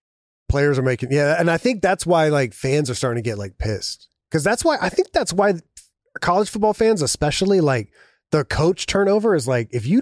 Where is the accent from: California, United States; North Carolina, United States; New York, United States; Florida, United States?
North Carolina, United States; I am from North Carolina.